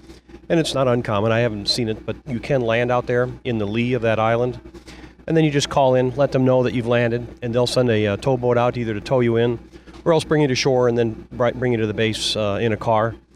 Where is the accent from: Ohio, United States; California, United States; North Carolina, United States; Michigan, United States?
Michigan, United States; Ionia; Ionia, Michigan, near Grand Rapids, Michigan.